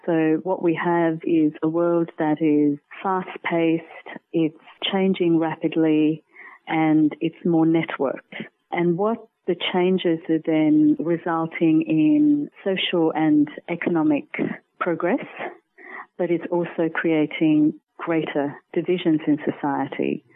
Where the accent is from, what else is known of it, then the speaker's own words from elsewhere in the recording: Sri Lanka; I think being born into and growing up in Sri Lanka, I was always interested in diverse cultures, religions and languages.